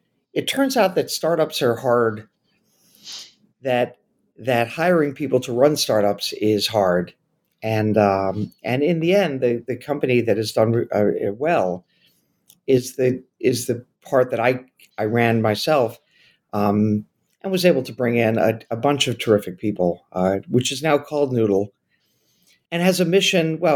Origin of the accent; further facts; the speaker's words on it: New York City, New York, United States; I grew up in New York City and went to a small private high school, Birchwathen